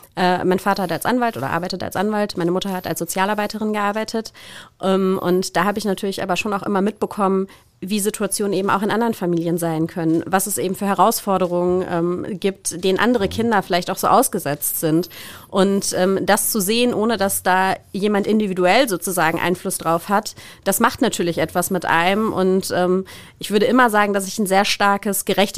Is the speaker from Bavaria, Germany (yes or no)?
no; Castrop-Rauxel, North Rhine-Westphalia, Germany; Ich bin in Castrop-Rauxel aufgewachsen, lebe da auch heute